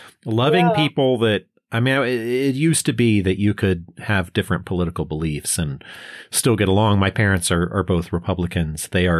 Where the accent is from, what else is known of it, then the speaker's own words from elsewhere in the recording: Richmond, Virginia, United States; the racist statues came down in Richmond, Virginia, which had been my hometown for 99% of my life up until we moved 2 years ago